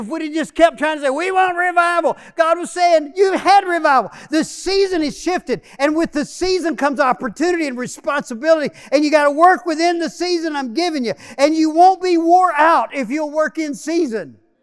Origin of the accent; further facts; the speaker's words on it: Dallas, Texas, United States; I said, well, yeah, I'm from Dallas.